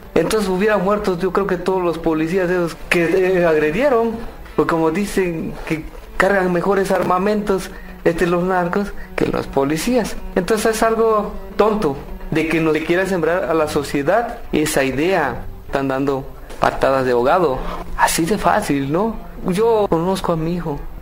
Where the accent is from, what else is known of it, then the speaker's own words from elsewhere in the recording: Mexico; le vengo a pedir justicia como mexicano que soy.